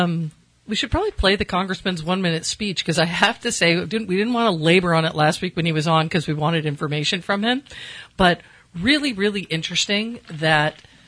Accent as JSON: {"language": "English", "town": "Colusa", "region": "California", "country": "United States", "tie": "born or raised there", "said": "I grew up in Colusa."}